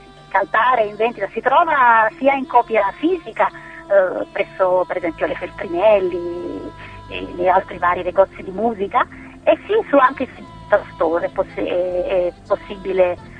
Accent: Naples, Campania, Italy; perché appunto veniamo da Napoli

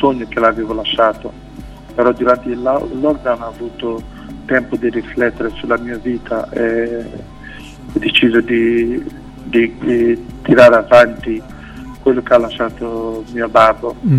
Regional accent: Nigeria; Italian is a second language; now in Italy; sono nigeriano, e da 19 anni che sto qui in Italia

